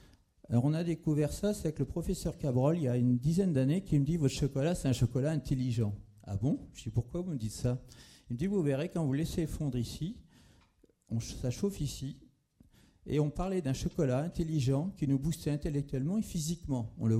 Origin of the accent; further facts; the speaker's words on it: Nouvelle-Aquitaine, France; je leur dis, je viens du Poitou, avec mes grands sabots.